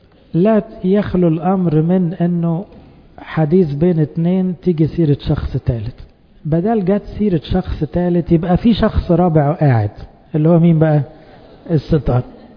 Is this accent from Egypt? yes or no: yes; Egypt; لأن احنا برضو كمصريين نحب الحكاوي